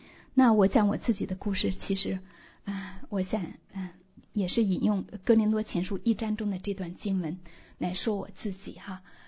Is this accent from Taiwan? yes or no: no; China; first language zh; 我这位孩子妈妈哈，已经是人到中年哈，从中国来的哈，我的母语是中文哈